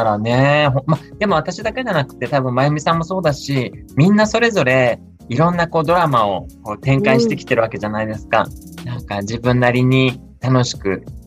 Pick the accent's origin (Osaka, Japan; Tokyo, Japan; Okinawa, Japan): Okinawa, Japan; also born or lived in Aichi; そこで育ったっていうことがもう私の人間としての土台でもあるし、政治家としての土台でもあるっていう、